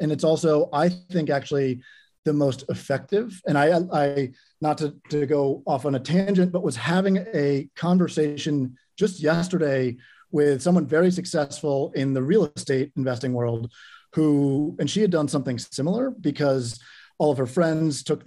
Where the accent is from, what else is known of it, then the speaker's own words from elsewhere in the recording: Washington, District of Columbia, United States; I grew up in DC on Capitol Hill and didn't have any real financial experience.